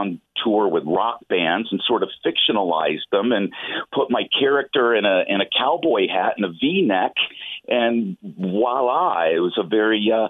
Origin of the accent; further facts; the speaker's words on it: Springfield, United States; I grew up here in Springfield. I have always felt like a Springfield kid.